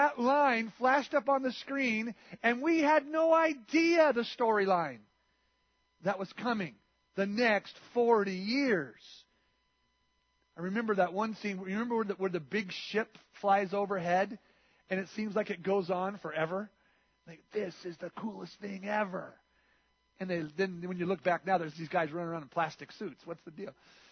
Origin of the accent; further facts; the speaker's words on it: Hayward, California, United States; I remember seeing it in Hayward. I grew up in Hayward.